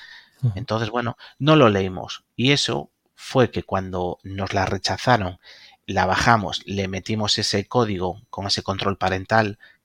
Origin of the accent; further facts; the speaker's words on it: Galicia, Spain; los que somos gallegos, gracias al valor de muchos de nuestros abuelos que emigraron